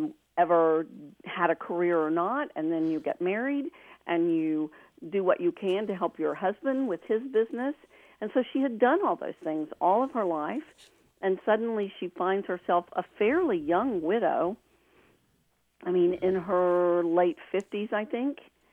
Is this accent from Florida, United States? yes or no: yes; Florida, United States; I grew up in Central Florida in the 60s when I was in fifth grade when the first African American boy came to our school.